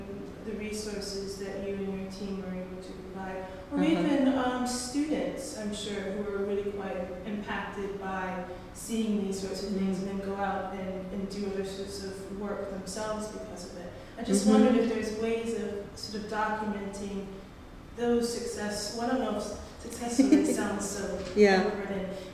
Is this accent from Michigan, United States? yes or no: yes; Detroit, Michigan, United States; So starting back, because also I can tell you, I'm from Detroit.